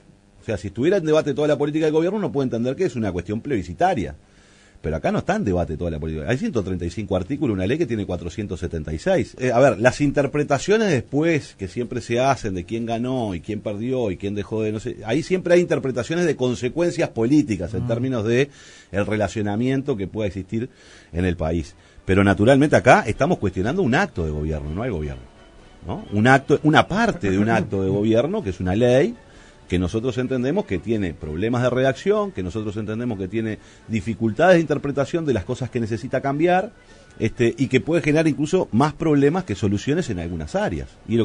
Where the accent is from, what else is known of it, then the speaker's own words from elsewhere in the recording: Montevideo, Uruguay; Yo soy montevideano, fui diputado por Montevideo durante 2 periodos.